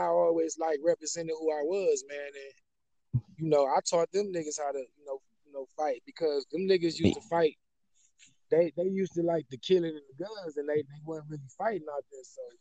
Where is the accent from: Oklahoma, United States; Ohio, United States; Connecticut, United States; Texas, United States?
Ohio, United States; Cleveland; I was from Cleveland … was popular